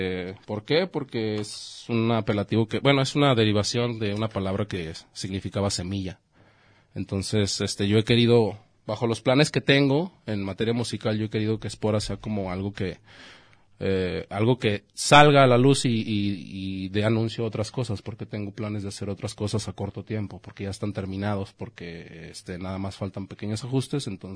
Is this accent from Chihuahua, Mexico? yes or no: no; Guadalajara, Jalisco, Mexico; Pues yo nací en Guadalajara, en creo que era la clínica 89, si mal no recuerdo.